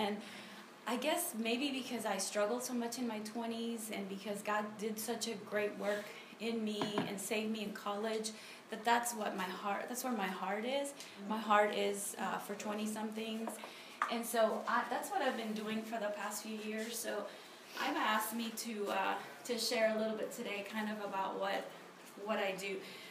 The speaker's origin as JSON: {"language": "English", "country": "Honduras", "tie": "born or raised there", "said": "I grew up in Central America in Honduras, and I actually became a Christian in college while attending LSU. I got a scholarship to come to the U.S. for school"}